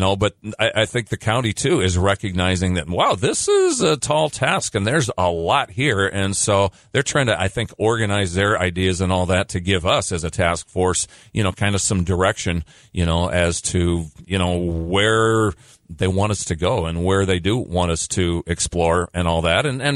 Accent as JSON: {"language": "English", "town": "Omaha", "region": "Nebraska", "country": "United States", "tie": "born or raised there", "said": "I grew up in the Omaha area. Our fair was 15 miles outside of Omaha, yes. You know, in a small town, you know."}